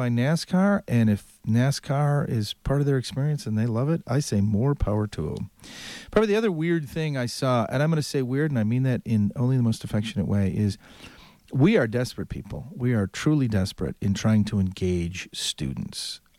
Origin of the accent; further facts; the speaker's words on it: Chicago, Illinois, United States; But I'm from Chicago, and that's what you're doing in the parking lot outside of Soldier Field.